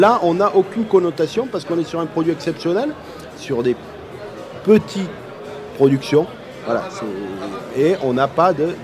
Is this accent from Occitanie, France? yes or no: yes; Occitanie, France; on vient de l'Hérault, on est juste à côté, on est sur Mori, dans le 66